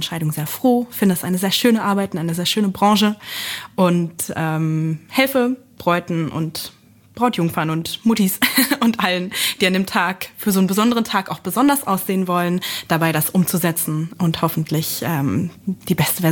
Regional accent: Lower Saxony, Germany; now in Berlin, Germany; Ich bin nicht gebürtige Berlinerin, wohne und arbeite jetzt aber dort und überall und bin eigentlich aus Niedersachsen. Und habe dann übergesiedelt sozusagen in den Osten

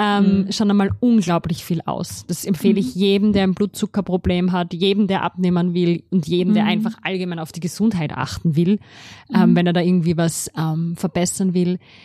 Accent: Austria; bei uns in Österreich

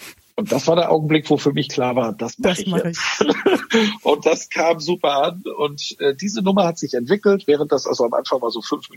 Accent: Northern Germany, Germany; Jetzt bin ich Norddeutscher, wie man so ein bisschen

